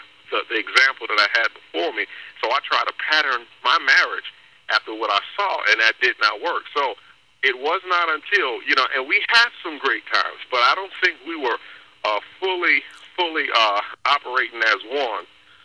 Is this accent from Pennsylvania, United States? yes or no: no; New York City, New York, United States; We grew up in the Bronx, New York. Both of us are from New York.